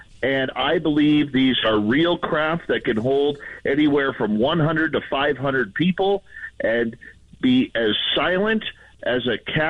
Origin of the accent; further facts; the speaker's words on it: Canada; We celebrate just being Canadian, whatever that means these days, and everything that's good.